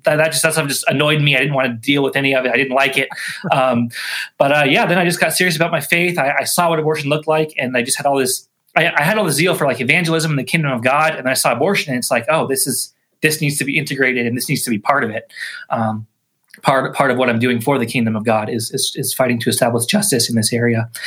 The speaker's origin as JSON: {"language": "English", "region": "Washington", "country": "United States", "tie": "born or raised there", "said": "I work for Free the States. We're an organization in Norman, Oklahoma, but I'm from Washington State originally. That's where I grew up, where I went to high school, went to college there."}